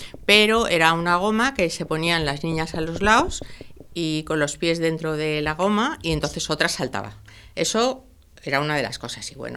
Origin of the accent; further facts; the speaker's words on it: Madrid, Community of Madrid, Spain; born there; Nací en Madrid y nací el día 7 de enero.